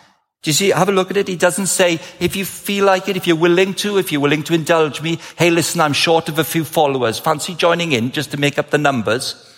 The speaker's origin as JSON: {"language": "English", "region": "Wales", "country": "United Kingdom", "said": "Being Welsh, I'd best keep it simple."}